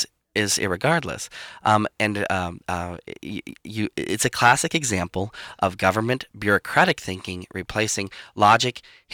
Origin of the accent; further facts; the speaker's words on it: Washington, District of Columbia, United States; I come from Washington, D.C., and I've seen it in spades for so long.